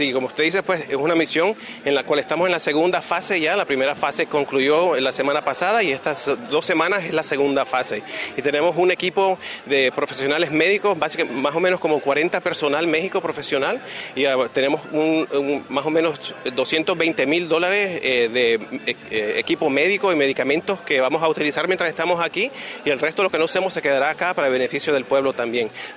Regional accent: Nicaragua; Soy de Nicaragua originalmente, pero no he viajado mucho a Sudamérica y es un verdadero placer estar aquí en Paraguay con ustedes.

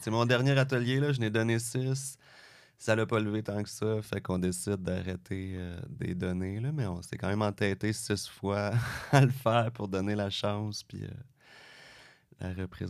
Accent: Quebec, Canada; quand on est Québécois, puis qu'on, tu sais, c'est pas quelque chose qu'on semble savoir.

